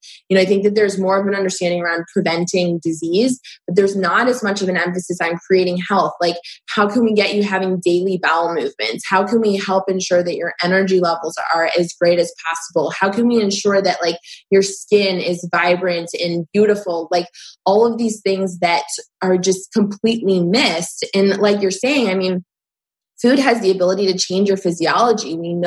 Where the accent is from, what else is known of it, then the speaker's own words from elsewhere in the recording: Cleveland, Ohio, United States; Like I always compare it to someone like LeBron James, obviously, since I'm from Cleveland